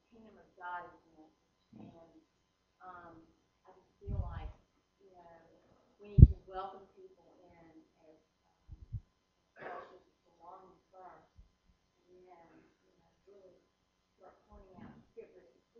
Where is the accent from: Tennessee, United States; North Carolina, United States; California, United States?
Tennessee, United States; Nashville; I'm from Nashville, so I live here.